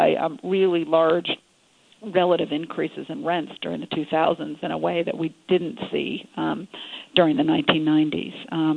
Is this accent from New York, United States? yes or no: yes; New York, United States; If you consider my hometown of New York on this slide